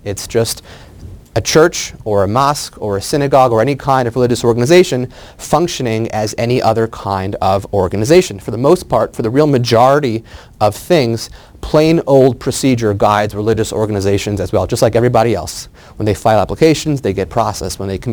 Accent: Atlanta, Georgia, United States; Okay, I'm from Atlanta.

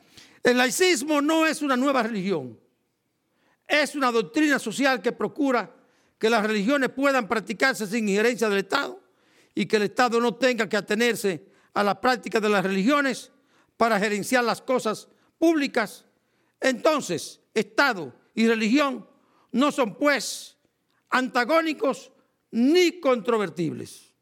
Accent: Dominican Republic; soy un dominicano, pero que soy un dominicano religioso, soy un dominicano católico. Fui un seminarista de 6 años

